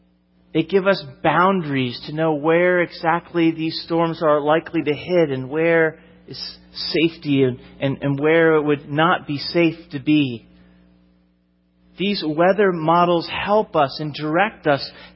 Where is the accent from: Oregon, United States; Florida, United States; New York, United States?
Florida, United States; I'm from Florida, and hurricanes, like some of these folks who answered, are a way of life.